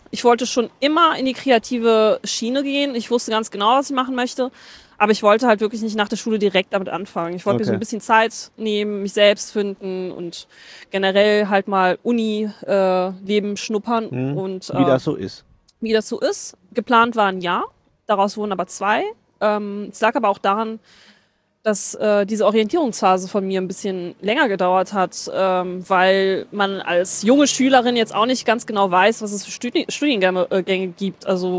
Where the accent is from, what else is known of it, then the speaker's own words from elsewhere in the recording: Moers, North Rhine-Westphalia, Germany; Ich komme eigentlich aus Moers. Bin aber in meiner Kindheit und meiner Jugend sehr viel in Homberg gewesen, da ich da auch zur Schule gegangen bin und halt wirklich sehr viele Freunde aus Homberg habe.